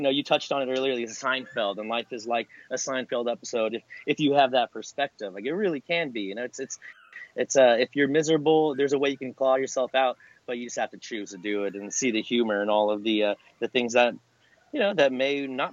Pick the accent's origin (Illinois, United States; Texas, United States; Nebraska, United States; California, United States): California, United States; Long Beach; now in Westlake, United States; I grew up in Long Beach, California. My wife grew up an hour and a half north of me here in Westlake.